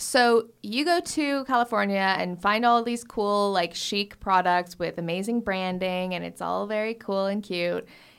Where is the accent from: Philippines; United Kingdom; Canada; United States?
Canada; I know that I'm Canadian, obviously